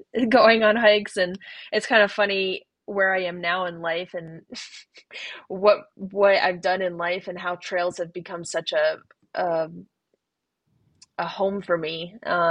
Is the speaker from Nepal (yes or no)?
no; Sparta, New Jersey, United States; also born or lived in North Carolina; I grew up near Lake Mohawk